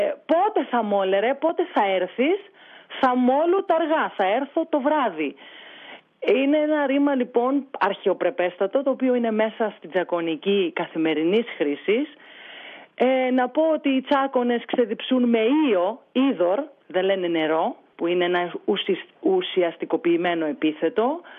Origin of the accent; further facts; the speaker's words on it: Peloponnese, Greece; Εδώ μεγάλωσα, εδώ πήγα σχολείο. Έφυγα κάποια χρόνια για σπουδές, αλλά εδώ γύρισα πίσω. Εδώ έχω κάνει τα παιδιά μου. Και τα τέσσερα μου παιδιά τα έχω νανουρίσει με τσακώνικα νανουρίσματα.